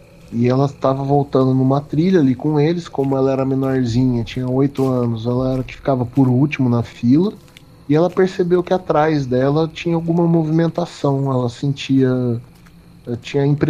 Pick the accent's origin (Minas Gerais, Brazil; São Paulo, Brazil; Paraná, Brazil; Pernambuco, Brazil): São Paulo, Brazil; Jaboticabal; eu tenho 40 anos, sou de Jaboticabal, interior de São Paulo.